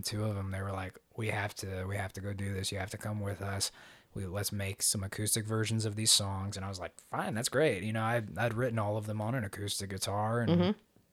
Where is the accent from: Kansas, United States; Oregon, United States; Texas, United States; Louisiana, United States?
Kansas, United States; Wichita; even though I grew up in Wichita, I had never been to the Walnut Valley Festival before.